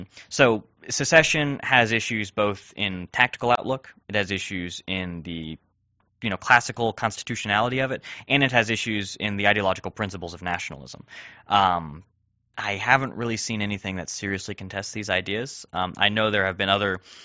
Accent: the South, United States; I love the history of the South. I'm a Southerner myself. I'm proud that Texas fought for the Confederacy

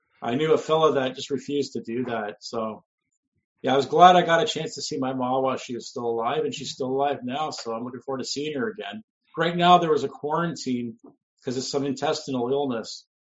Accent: Brantford, Ontario, Canada; born there; I was born on December 26th, 1969, in the Brantford General Hospital. I'm the son of Hungarian immigrants who escaped from the Soviets, from Hungary, the Soviet-run Hungary.

